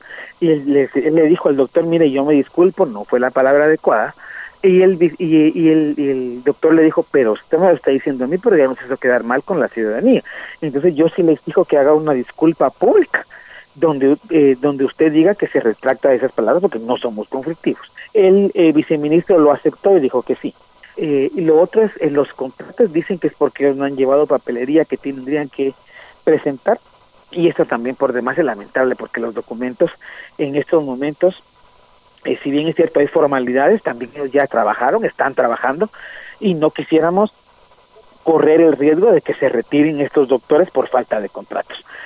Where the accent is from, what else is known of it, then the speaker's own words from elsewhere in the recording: Guatemala; seguramente saldremos de esta como guatemaltecos, porque Guatemala ha sufrido diferentes desgracias